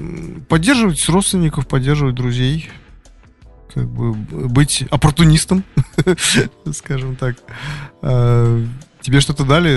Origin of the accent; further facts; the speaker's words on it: Russia; born there; То есть я очень рад, что я родился именно вот в России.